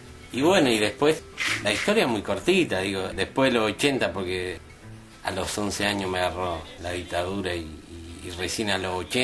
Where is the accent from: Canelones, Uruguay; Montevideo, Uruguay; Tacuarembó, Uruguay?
Canelones, Uruguay; Sauce; yo nací, me crié en Sauce, vivo en Sauce.